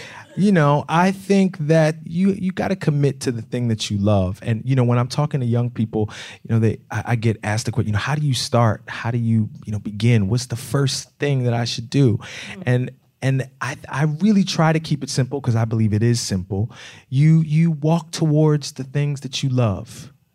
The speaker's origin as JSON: {"language": "English", "town": "Philadelphia", "region": "Pennsylvania", "country": "United States", "tie": "born or raised there", "said": "I mean, I grew up in Philly, real talk."}